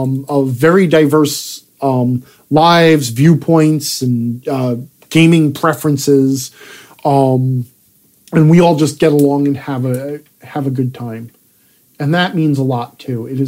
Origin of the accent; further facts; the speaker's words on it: New York, United States; I'm originally a New Yorker